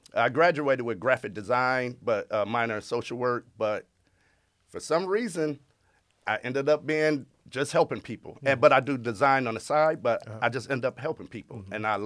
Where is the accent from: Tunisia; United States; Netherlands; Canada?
United States; Toledo, Ohio; Yes, I was born and raised here in Toledo.